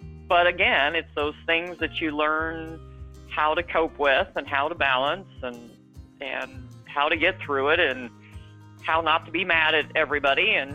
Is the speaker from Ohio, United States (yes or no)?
yes; Ohio, United States; Yeah, I grew up in Ohio, and I grew up on a Polk Hereford farm.